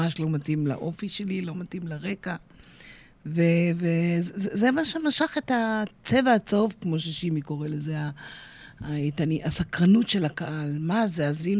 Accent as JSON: {"language": "Hebrew", "town": "Nahariya", "region": "Northern District", "country": "Israel", "tie": "born or raised there", "said": "אני ילידת נעריה, משם עברתי לגור בקיבוץ תל יוסף בגיל מאוחר יותר."}